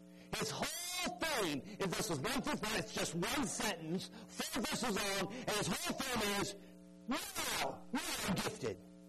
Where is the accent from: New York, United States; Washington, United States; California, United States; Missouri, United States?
Washington, United States; Seattle; but I was raised in Seattle, so I'm a huge Seattle Seahawks fan.